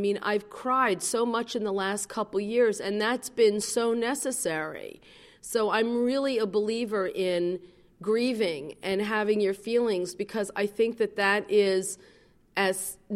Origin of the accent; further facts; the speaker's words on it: Brooklyn, New York, United States; Where are we from? You know, we're from Brooklyn. No, originally, you know, we're from the garment district.